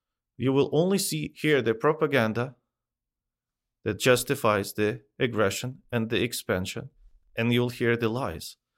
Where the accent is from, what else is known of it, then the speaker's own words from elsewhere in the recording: Kremenchuk, Poltava Oblast, Ukraine; English is a second language; And so we had several churches that appeared in Kremenchuk and within my hometown, and some were more successful than others. But the central church in Kremenchuk was always the main one